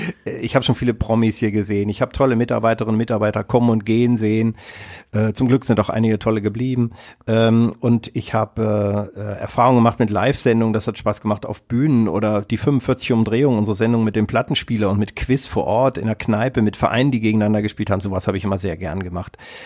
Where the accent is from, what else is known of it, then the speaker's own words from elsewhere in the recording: Kassel, Hesse, Germany; ich komme ja aus Kassel und damals hatte man tatsächlich noch so Kassetten aus dem Kassettenrekorder